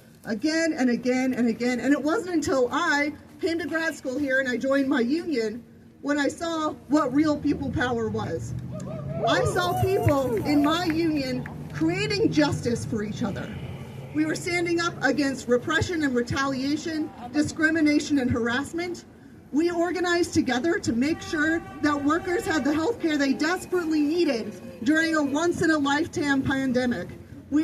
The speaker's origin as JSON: {"language": "English", "region": "Kansas", "country": "United States", "tie": "born or raised there", "said": "But I grew up in Kansas, which is a pretty conservative place."}